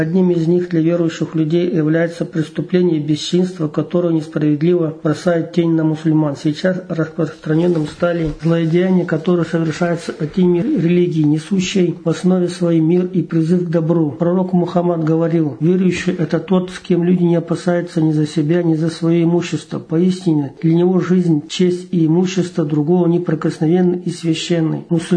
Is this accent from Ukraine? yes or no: no; Tyumen Oblast, Russia; Я коренной тюменец, родился и жил в Тюменской области несколько лет с рождения в Ишимском районе, а потом я и мои родители переехали в Казанский район. Здесь до сих пор проживаю.